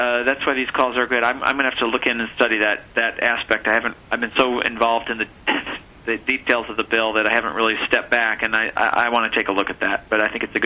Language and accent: English; Michigan, United States; I'm from Michigan.